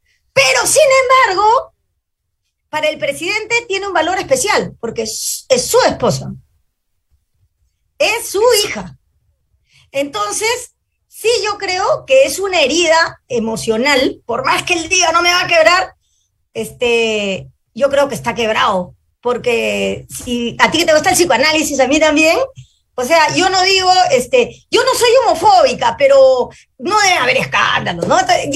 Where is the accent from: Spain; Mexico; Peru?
Peru; Arequipa; No, yo vengo de Arequipa, de los toros de pelea, de agricultores de ajos y de cebollas.